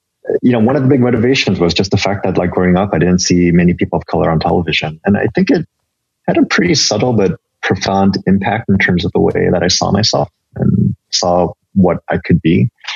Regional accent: San Francisco, California, United States; Like, I'm from San Francisco. Like, no, where are you really from? I'm really from San Francisco.

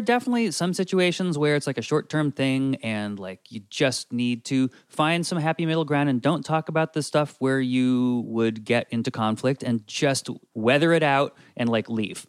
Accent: Northeast, United States; But I mean, I'm an Irish guy from the Northeast.

